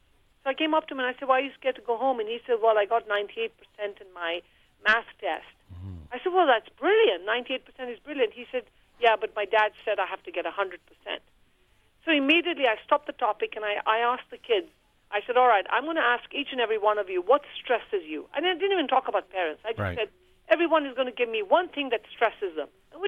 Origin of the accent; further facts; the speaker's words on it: Kenya; I didn't grow up in India. I grew up in Kenya, but I grew up in a very close-knit Indian community.